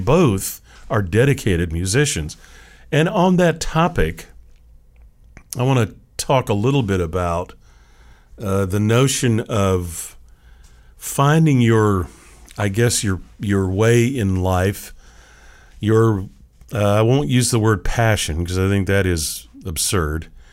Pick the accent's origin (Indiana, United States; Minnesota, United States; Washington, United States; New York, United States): Washington, United States; Seattle; moved away as an adult; now in Tallahassee, United States; working for a local radio station up in Seattle, Washington, my hometown, at least by way of birth and upbringing. It's fair to say that Tallahassee is and has been for now these last 43 years my hometown